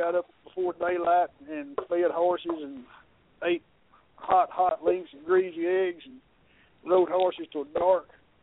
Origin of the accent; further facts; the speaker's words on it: Texas, United States; Well, actually, I'm from Northeast Texas.